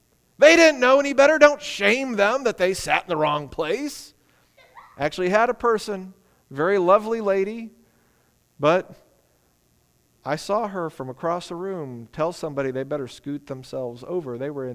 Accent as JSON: {"language": "English", "country": "United States", "said": "great, I'm an American. You know, 5.8 gallons."}